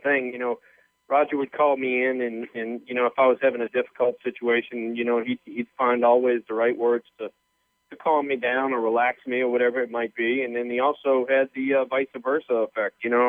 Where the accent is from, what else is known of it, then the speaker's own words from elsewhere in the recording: the South, United States; I'm from the South, and like I said, went to school in Mississippi, so I was a little bit of a redneck.